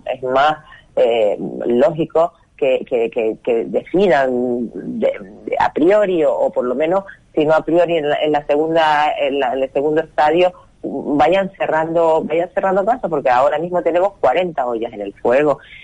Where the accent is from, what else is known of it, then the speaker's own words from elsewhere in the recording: Canary Islands, Spain; a nosotros, o sea, a los canarios solo se nos tiene en cuenta cuando nos necesita